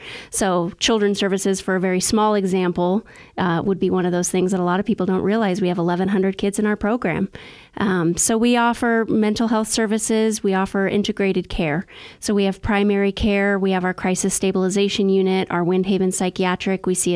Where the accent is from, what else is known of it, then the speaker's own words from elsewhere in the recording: Prescott, Arizona, United States; I was born and raised in Prescott